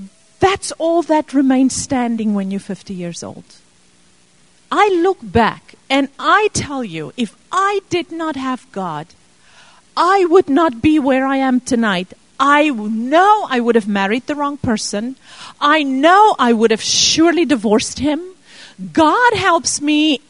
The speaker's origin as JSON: {"language": "English", "country": "South Africa", "tie": "born or raised there", "moved": "yes", "said": "We still don't have a blood family member in this country. We're born and raised in South Africa."}